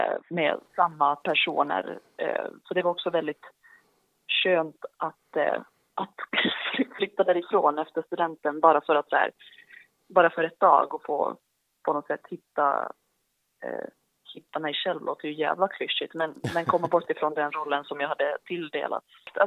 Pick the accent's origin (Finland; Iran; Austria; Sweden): Finland; Vaasa, Ostrobothnia; speciellt som finlandssvensk, det finns ju otroligt mycket kultur där för att den har varit en relativt liten stad.